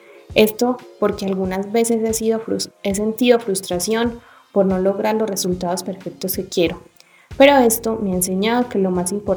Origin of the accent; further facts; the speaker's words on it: Rionegro, Antioquia, Colombia; soy de Río Negro, Antioquia y estoy en sexto semestre del pregrado de Ingeniería Energética de la sección del Oriente.